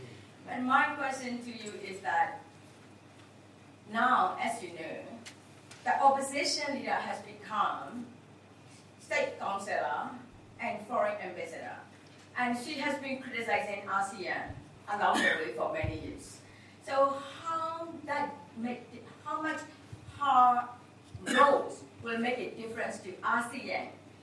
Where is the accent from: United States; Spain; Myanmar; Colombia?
Myanmar; I'm from Burma and also a great scholar.